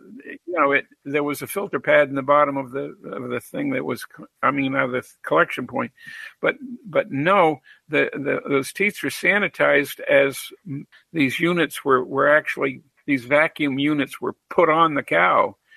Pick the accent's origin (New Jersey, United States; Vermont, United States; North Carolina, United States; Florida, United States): Vermont, United States; I grew up in Vermont, but there weren't many of those installations in Vermont.